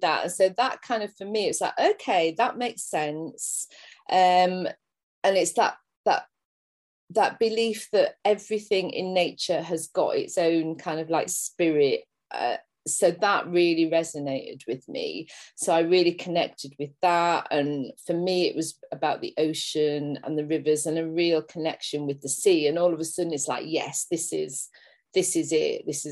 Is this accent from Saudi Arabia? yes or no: no; Liverpool, North West England, United Kingdom; I grew up in a city. So I grew up in Liverpool, and I think I always had that yearning.